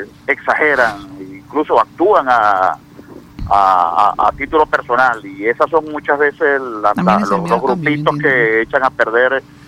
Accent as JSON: {"language": "Spanish", "country": "Venezuela", "said": "porque al final somos venezolanos."}